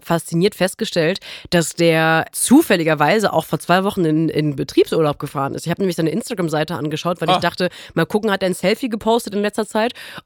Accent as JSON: {"language": "German", "region": "North Rhine-Westphalia", "country": "Germany", "said": "da wo ich herkomme, um jetzt auch noch mal ein bisschen herkunftskumpelig zu sein, ich komme vom Niederrhein"}